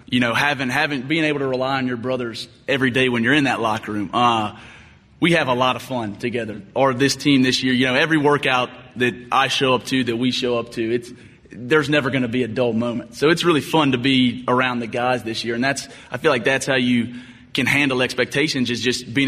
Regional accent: Georgia, United States; I'm from Georgia, the great state of Georgia

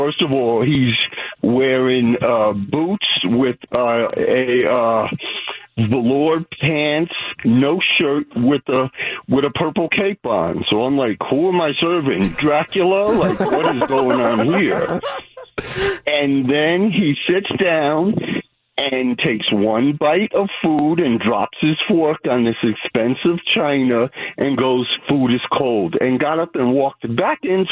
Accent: Brooklyn, New York, United States; And I told him, I'm from Brooklyn, and we bonded right there.

